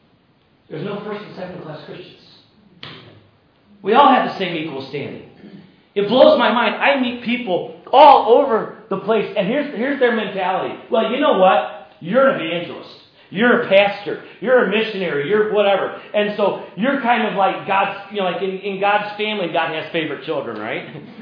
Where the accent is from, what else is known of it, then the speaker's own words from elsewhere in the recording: United States; Yeah, you're Kiwis. I'm an American. So what?